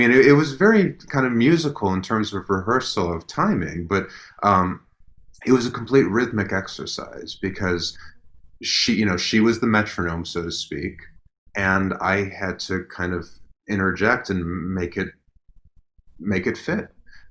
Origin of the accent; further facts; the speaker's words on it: Chicago, Illinois, United States; he was a Chicago guy and I grew up in Chicago